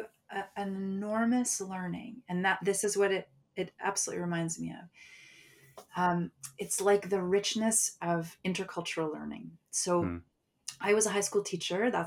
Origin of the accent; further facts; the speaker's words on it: Toronto, Ontario, Canada; And so here I am, born and raised in Toronto, Canada, North America.